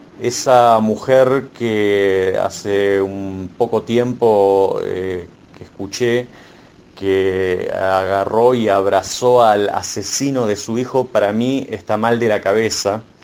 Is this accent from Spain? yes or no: no; Argentina; yo estoy hablando desde lo que yo conozco aquí en mi país, ¿no? En Argentina.